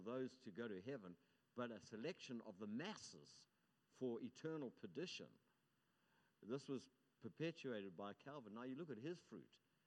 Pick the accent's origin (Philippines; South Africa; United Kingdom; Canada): South Africa; now in United States; I come from South Africa, and a terrorist was one thing and a freedom fighter was another, depending on which side you were.